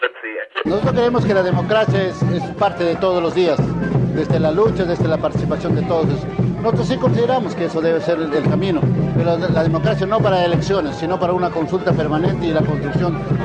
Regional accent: Peru; yo soy peruano. Yo represento a una organización de los pueblos andinos, la CAOI

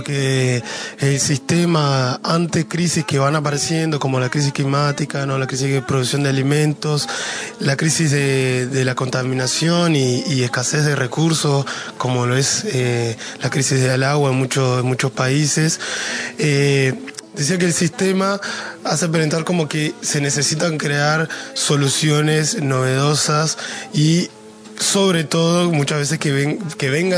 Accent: Costa Rica; Ejemplo de ello es lo que ha sucedido en mi país, Costa Rica

